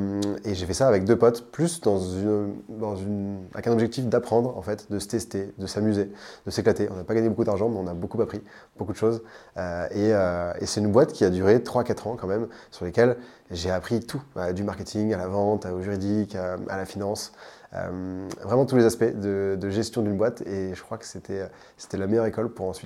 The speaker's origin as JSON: {"language": "French", "town": "Lyon", "region": "Auvergne-Rhône-Alpes", "country": "France", "tie": "born or raised there", "also_born_or_lived": "Alsace", "said": "j'ai grandi à Lyon. Je me considère plus comme lyonnais qu'alsacien d'ailleurs. J'ai passé toute ma vie dans la campagne lyonnaise et puis ensuite, en grandissant, je me suis rapproché de la ville. Je suis passé par Grenoble rapidement. Et puis aujourd'hui, je vis toujours à Lyon"}